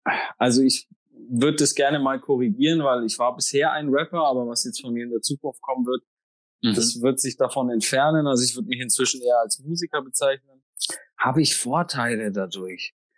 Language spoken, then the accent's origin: German; Nuremberg, Bavaria, Germany; Ein Jugendhaus bei uns in Reichensdorf hat mir immer sehr geholfen. Und die haben mir am Anfang auch Auftritte geklärt. Also ja, Südstadtfest hier in Nürnberg.